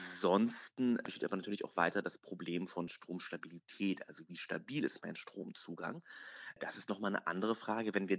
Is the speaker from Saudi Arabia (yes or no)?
yes; Saudi Arabia; German is a second language; now in Germany; Und wir sind beide aus der Region. Ich selber bin aus Saudi-Arabien ursprünglich.